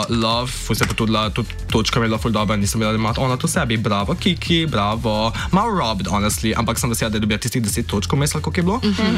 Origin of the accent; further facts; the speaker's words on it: Trbovlje, Zasavje, Slovenia; načeloma sem iz Trbovelj.